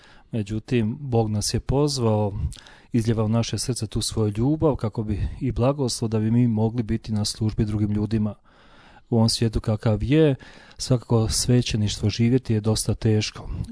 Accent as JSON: {"language": "Croatian", "town": "Podgorač", "region": "Osijek-Baranja County", "country": "Croatia", "tie": "born or raised there", "said": "dolazim rodom iz Slavonije, iz mjesta Podgorač."}